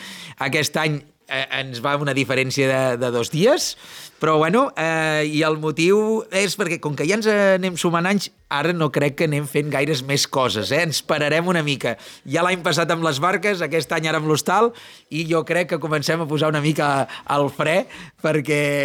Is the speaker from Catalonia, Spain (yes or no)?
yes; Vilafant, Catalonia, Spain; em sento vilafantenc, encara que tinguem el restaurant a Pont de Molins, però som de les Forques, som de Vilafant, i això m'agrada